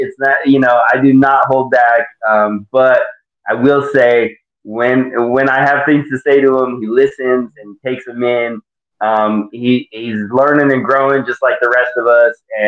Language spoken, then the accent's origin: English; Colorado, United States; just because I am from Colorado